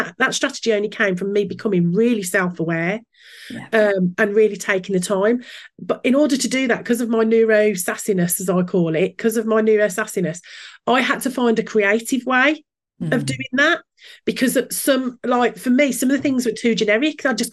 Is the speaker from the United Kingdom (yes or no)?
yes; West Midlands, United Kingdom; accent: Brummie; I thought my Brummie accent would get in the way.